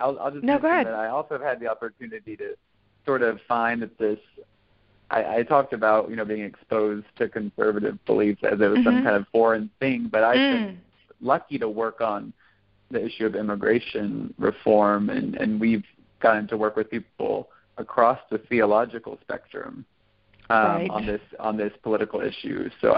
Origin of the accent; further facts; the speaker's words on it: Houston, Texas, United States; I grew up in the Heights neighborhood of Houston, which is in the sort of urban core, and is one of the more progressive areas in the state.